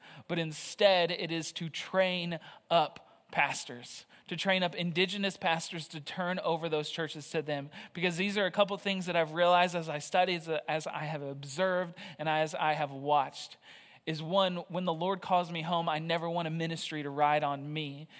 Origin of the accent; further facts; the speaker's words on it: Arkansas, United States; First off, I am originally from Arkansas. My family and I served a church there for the last 4.5 years. That's where I was born and raised.